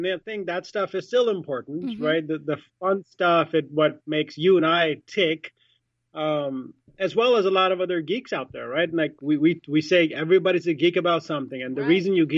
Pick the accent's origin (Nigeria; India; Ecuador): India; I, as a brown individual, I'm Indian, I was born in India